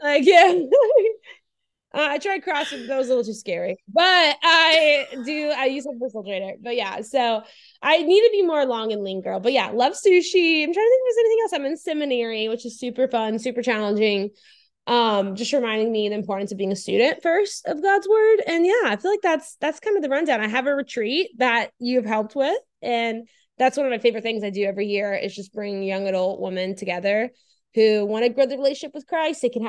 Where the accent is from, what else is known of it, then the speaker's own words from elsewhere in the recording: Louisiana, United States; now in Atlanta, United States; I am 27. I live in Atlanta, but I grew up in South Louisiana, went to Baylor.